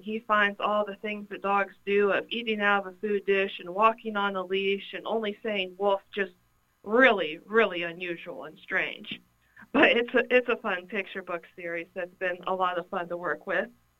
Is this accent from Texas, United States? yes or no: yes; Plano, Texas, United States; I grew up in Plano, Texas, and have been an animal lover all my life.